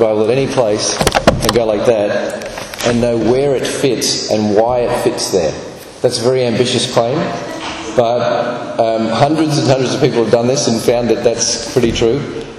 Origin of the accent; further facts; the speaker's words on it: Australia; now in Fort Myers, United States; I'm a missionary from Australia that works in Fort Myers at a missionary headquarters.